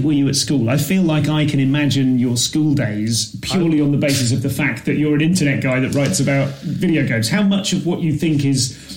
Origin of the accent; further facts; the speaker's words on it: Leamington, West Midlands, United Kingdom; I'm from Leamington.